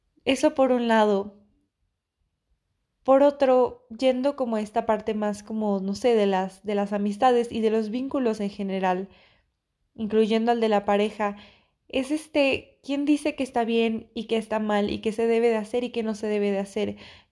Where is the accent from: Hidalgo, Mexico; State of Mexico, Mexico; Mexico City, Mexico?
Mexico City, Mexico; yo soy de México y creo que esta parte como Al menos puedo hablar de Occidente o lo que yo en mi experiencia como mujer creciendo en la Ciudad de México aprendí